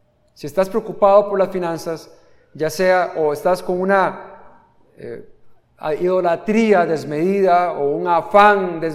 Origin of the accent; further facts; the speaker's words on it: Costa Rica; now in Nicaragua; No te quejes de Nicaragua. Y se lo digo como costarricense.